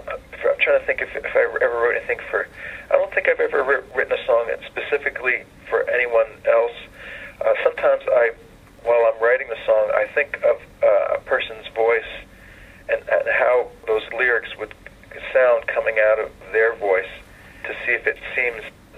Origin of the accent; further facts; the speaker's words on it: New Jersey, United States; also born or lived in Pennsylvania; I grew up in New Jersey, and then I lived in Pennsylvania. Went to school in Pennsylvania, and lived there for almost 20 years.